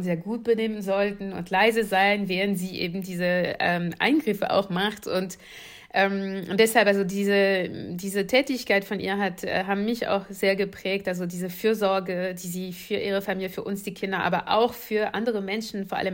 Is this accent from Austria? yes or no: no; Paris, Île-de-France, France; German is a second language; moved away; ich bin in Paris, also in der Pariser Vorort groß geworden, westlich von Paris, mit meiner Mutter, meinem Vater und meine 3 Schwestern